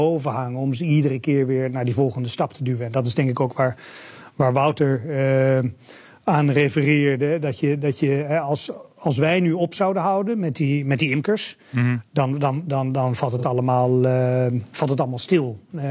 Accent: Netherlands; Dus als wij elkaar ergens tegenkomen in een zakelijke setting, hè, als Nederlanders

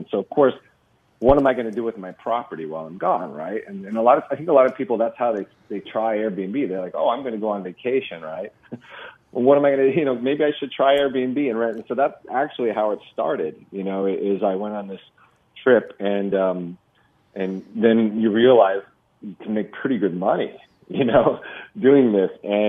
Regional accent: San Francisco, California, United States; No, I'm from the Bay Area, San Francisco.

